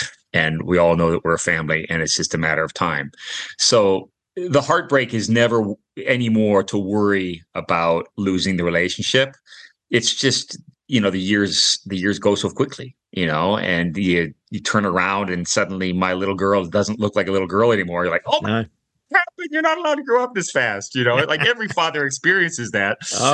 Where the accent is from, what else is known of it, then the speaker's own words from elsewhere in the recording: United States; also born or lived in New Zealand; I'm originally from the States.